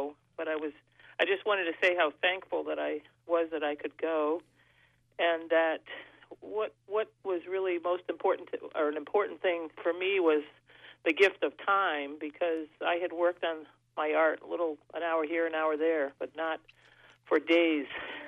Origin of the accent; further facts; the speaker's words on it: Frankfort, United States; I'm from Frankfort.